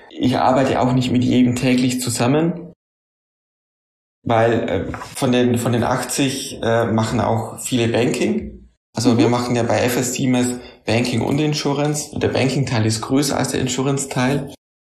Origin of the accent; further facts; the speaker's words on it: Bavaria, Germany; now in Hanover, Germany; Gleichzeitig wird Bayern immer irgendwo meine Heimat bleiben. Ich freue mich auch immer, wenn ich nach München komme.